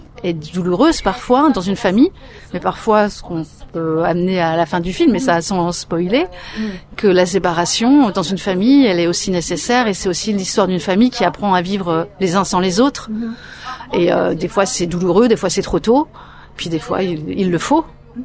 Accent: Brittany, France; moi je viens de Bretagne

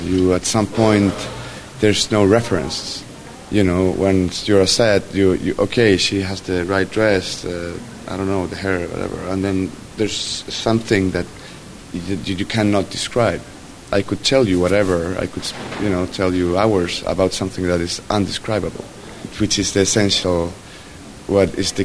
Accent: United States; I had to do probably more than her because I'm an American

